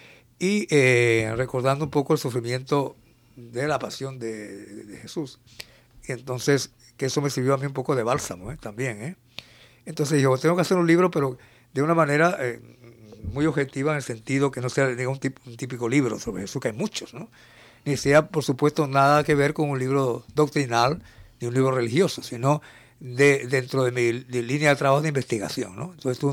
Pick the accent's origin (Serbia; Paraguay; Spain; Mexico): Spain; No soy el único español, el único extranjero que está en ello.